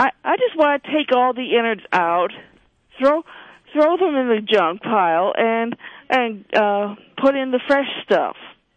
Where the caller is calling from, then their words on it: Rochester, United States; I'm Rochester.